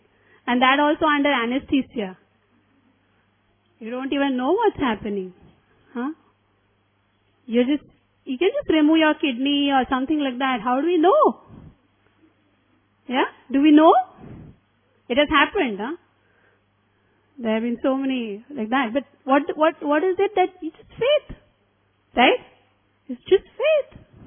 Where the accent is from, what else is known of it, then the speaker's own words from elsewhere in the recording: Mumbai, Maharashtra, India; We are all from Mumbai, most of us, I believe.